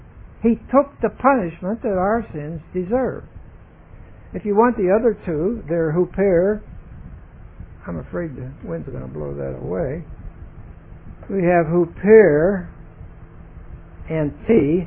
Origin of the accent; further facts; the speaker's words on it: Pittsburgh, Pennsylvania, United States; Sorry, I'm from Pittsburgh, and we're sort of born with the capacity to agitate.